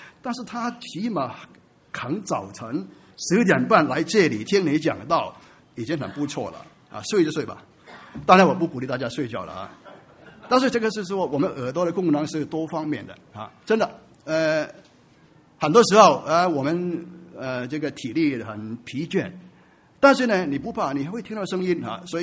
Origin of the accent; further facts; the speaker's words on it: China; 我们中国人其实有人问我这个常常跟大家讲，我们中国的文化是什么？